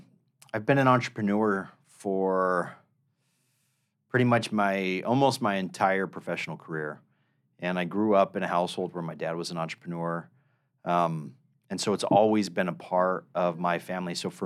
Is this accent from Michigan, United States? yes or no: no; Arizona, United States; He had a ceiling fan business in Arizona. Arizona's super hot. I'm from Arizona.